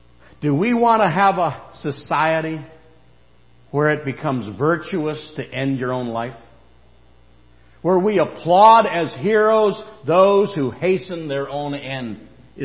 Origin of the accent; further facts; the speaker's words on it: Lanark County, Ontario, Canada; I'm from Lanark County, and when Taggart Trucks, when Taggart Perkins went under, there were 5 suicides.